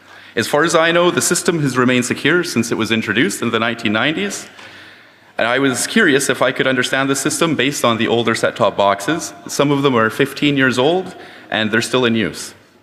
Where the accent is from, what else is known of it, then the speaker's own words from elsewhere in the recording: Canada; I am a hacker from Canada